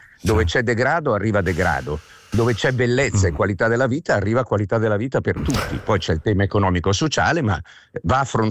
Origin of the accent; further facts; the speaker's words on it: Milan, Lombardy, Italy; Io da milanese sono nato e ho vissuto negli anni, dagli anni 60 in poi, in un quartiere di periferia di Milano che era nato proprio per ospitare gli immigrati, Baggio, quartiere Olmi.